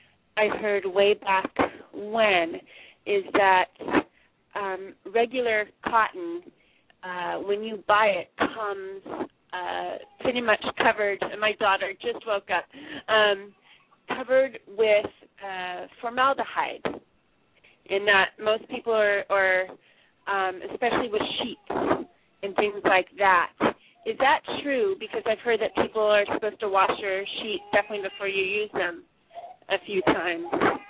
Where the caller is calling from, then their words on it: Delmar, New York, United States; I'm calling from Del Mar, New York.